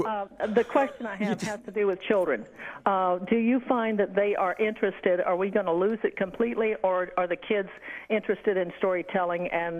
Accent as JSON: {"language": "English", "region": "Florida", "country": "United States", "tie": "born or raised there", "said": "And I grew up in North Florida, 10 years ahead of you."}